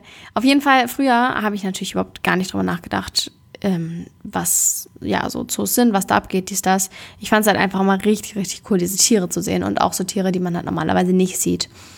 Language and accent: German; Hamburg, Germany; Ich komme ja aus Hamburg ursprünglich